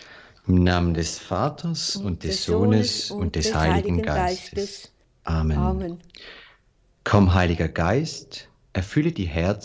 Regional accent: Eastern Switzerland, Switzerland; ich komme aus der Ostschweiz, bin seit dem Sommer im Seminar in Wigratsbad.

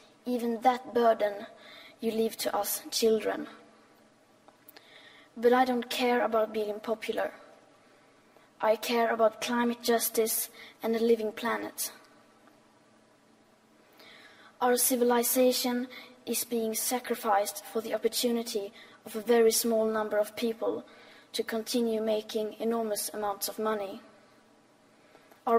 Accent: Sweden; English is a second language; I am 15 years old, and I'm from Sweden.

